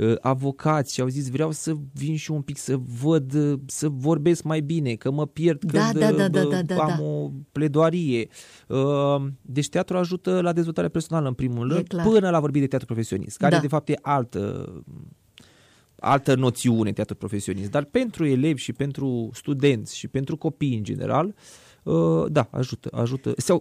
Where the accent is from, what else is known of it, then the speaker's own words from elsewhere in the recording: Iași, Iași County, Romania; sunt din Iași, ca să mă mai dau din casă